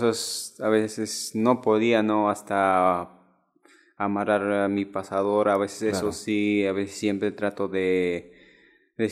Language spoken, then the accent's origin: Spanish; Huancavelica, Peru; Yo vine de Huancavelica para tramitar mi certificado de discapacidad